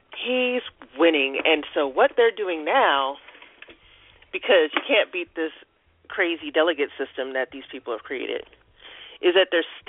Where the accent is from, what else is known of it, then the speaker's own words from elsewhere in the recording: California, United States; from the Bay, as they would call it.